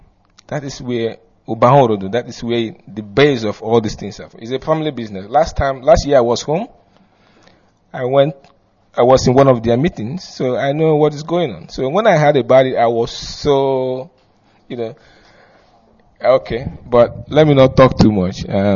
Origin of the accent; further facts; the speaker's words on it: Uyo, Akwa Ibom, Nigeria; also born or lived in Umuaka; I grew up in Uyo, Akwa Ibom State.